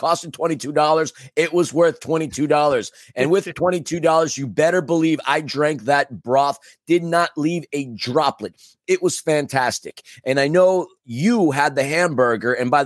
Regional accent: New York, United States; And I'm a pizza snob. I'm from New York.

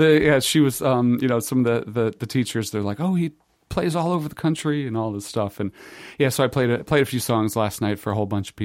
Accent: Fairfield, Connecticut, United States; Yeah, born and raised here.

